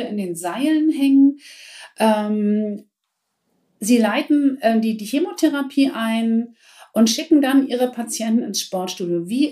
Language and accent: German; Hamburg, Germany; Ich komme aus Hamburg hier nach Braunschweig.